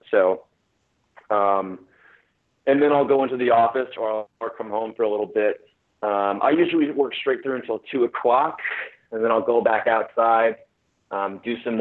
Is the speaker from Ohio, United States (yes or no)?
yes; Cleveland, Ohio, United States; now in Texas, United States; Yeah, but I grew up in Cleveland, so I'm allowed to do that now, and I'm allowed to gripe about it because I grew up with that.